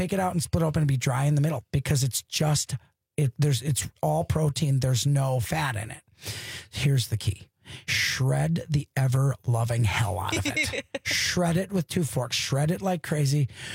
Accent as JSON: {"language": "English", "region": "Wisconsin", "country": "United States", "said": "I'm from Wisconsin, so"}